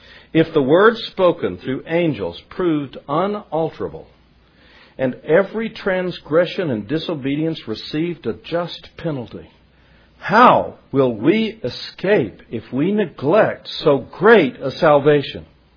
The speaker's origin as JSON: {"language": "English", "region": "Florida", "country": "United States", "said": "I knew about it. I was from Florida. I lived in Florida, and I knew about what happened"}